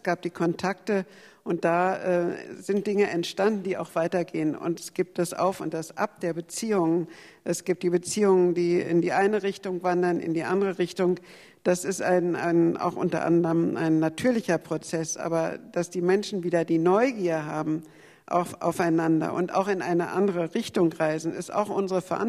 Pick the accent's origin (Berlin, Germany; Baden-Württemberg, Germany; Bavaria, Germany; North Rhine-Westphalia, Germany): Berlin, Germany; also ich bin Berlinerin